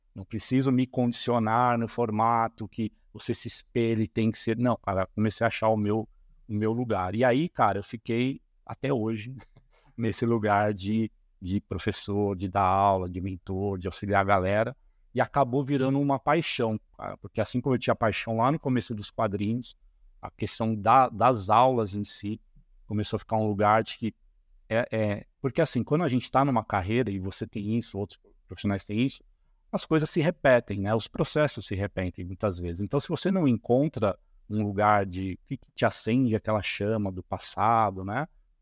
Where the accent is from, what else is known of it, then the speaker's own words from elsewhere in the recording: São Paulo, Brazil; now in Curitiba, Brazil; Em 2012, eu e minha família, minha esposa, a gente é de São Paulo, capital. Em 2012, a gente mudou aqui para Curitiba, porque a gente tem uma grande parte da família está aqui.